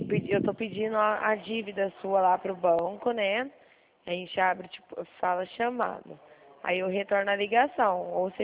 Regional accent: Dracena, São Paulo, Brazil; Eu não, eu sou aqui de São Paulo, Dracena.

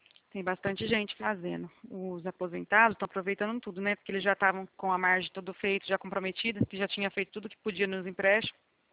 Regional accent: São Paulo, Brazil; É porque eu sou do estado de São Paulo

